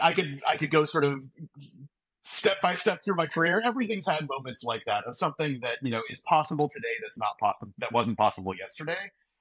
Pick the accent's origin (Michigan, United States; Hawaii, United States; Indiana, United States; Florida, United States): Hawaii, United States; I grew up in Hawaii on Kauai, which is sort of a smaller community.